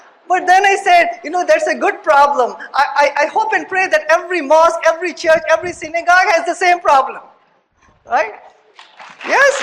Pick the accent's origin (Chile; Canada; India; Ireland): India; now in United States; as I was growing up in India, I had fear of the unknown because I did not knew the wonderful American people